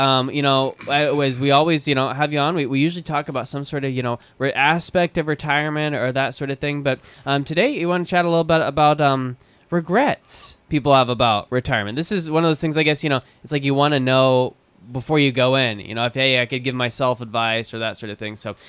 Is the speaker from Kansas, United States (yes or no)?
yes; Kansas, United States; I don't even bat an eye anymore because growing up in Kansas, it's just the way it is.